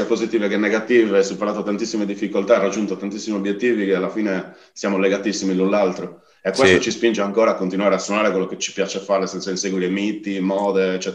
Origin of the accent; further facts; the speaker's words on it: Sardinia, Italy; Avevo anche paura di tornare, anche se mi mancava tantissimo la mia terra, come tutti i sardi.